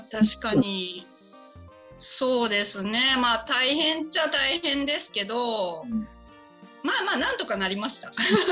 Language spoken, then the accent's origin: Japanese; Kyoto, Japan; 私京都なんですけど